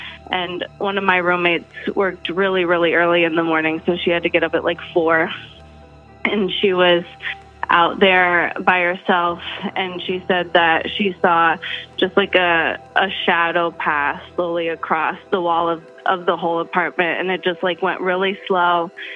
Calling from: Wisconsin, United States; from Wisconsin.

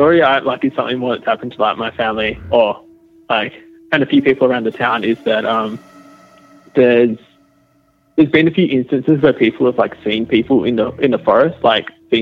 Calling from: Western Australia, Australia; I'm calling from Western Australia.

